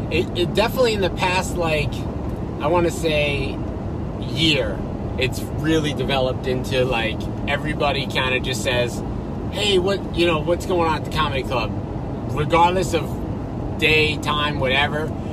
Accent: Boston, Massachusetts, United States; now in Marco Island, United States; I'm from Boston. There's comedy clubs all over the place.

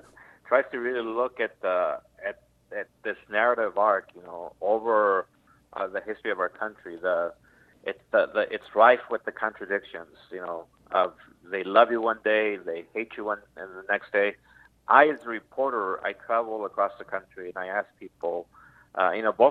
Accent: California, United States; also born or lived in San Luis, Durango, Mexico; You know, Larry, as growing up in the San Joaquin Valley, I always remember the employer, the rancher, coming in after the hard working day and talking to my parents

